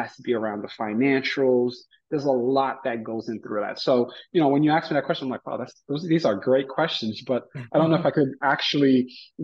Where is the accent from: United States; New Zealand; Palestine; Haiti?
Haiti; I grew up in Haiti, and the way things work in Haiti